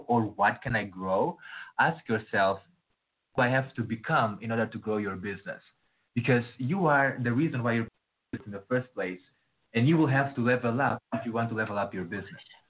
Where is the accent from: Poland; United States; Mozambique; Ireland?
Mozambique; Here. I'm from Mozambique. It's a beautiful country in Southeast Africa.